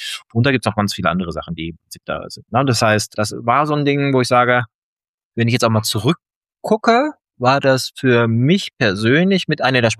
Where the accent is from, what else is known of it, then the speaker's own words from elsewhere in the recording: Germany; da sind wir Deutsche ja so gebrannte Kinder